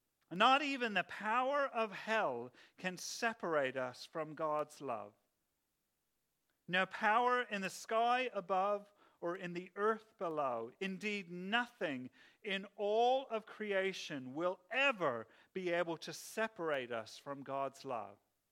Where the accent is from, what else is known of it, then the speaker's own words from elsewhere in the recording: Pennsylvania, United States; I grew up in the East Coast of America where all of, in a place called Pennsylvania where the Amish people live